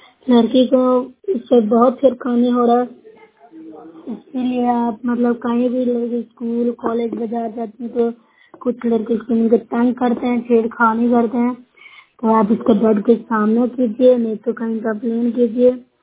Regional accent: Bihar, India; मैं नौसरा ब्लॉक से हूँ, जिला नालंदा की रहने वाली हूँ।

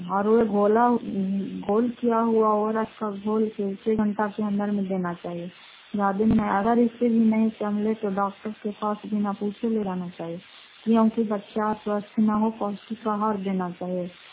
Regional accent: Fatehpur, Bihar, India; घर फतेहपुर, पंचायत मकरौल साहब, जिला नालंदा, करार पछवाड़ ब्लॉक की निवासी हूँ।

